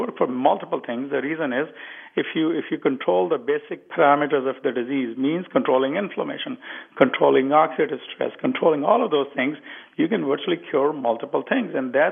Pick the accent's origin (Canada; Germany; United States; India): India; growing up in India.